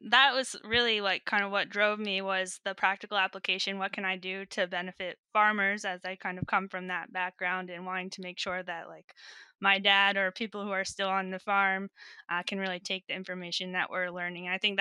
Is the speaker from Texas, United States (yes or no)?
no; Leicester, Vermont, United States; I grew up originally in Vermont, like you said. My family, both my parents grew up on farms. So I grew up on a 110 cow Jersey farm in Leicester, Vermont.